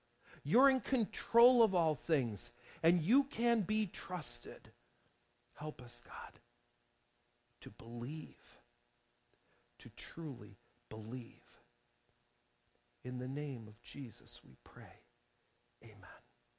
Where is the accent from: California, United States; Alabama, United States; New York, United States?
New York, United States; I grew up in New York. I was a kid under Governor Mario Cuomo.